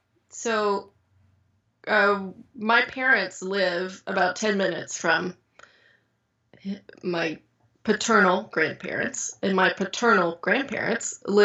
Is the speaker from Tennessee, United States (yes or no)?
yes; Knoxville, Tennessee, United States; I'm from Knoxville, Tennessee.